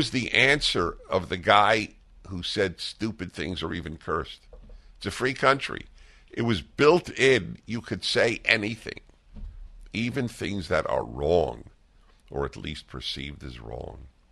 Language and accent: English; New York City, New York, United States; I grew up in Brooklyn, New York. We would play stickball in the street.